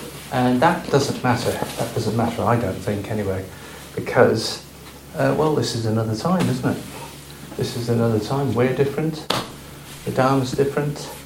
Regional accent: North West England, United Kingdom; I grew up in Cumbria in the Lake District in the 1970s, and when I was 14 I realised I was a Buddhist. And I'm 60 now

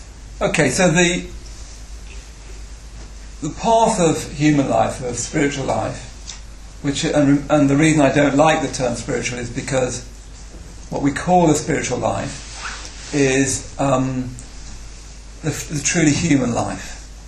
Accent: West Midlands, United Kingdom; I come from the West Midlands. Nobody does anything spiritual there.

